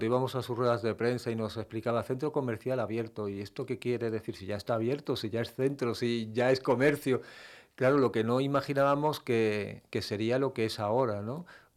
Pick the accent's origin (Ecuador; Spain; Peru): Spain; Melilla; Y yo recuerdo de niño pues que en Melilla tenía una actividad impresionante, ¿no?